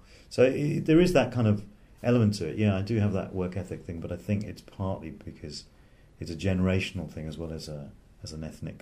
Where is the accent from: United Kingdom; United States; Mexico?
United Kingdom; England; born there; You know, I was born in England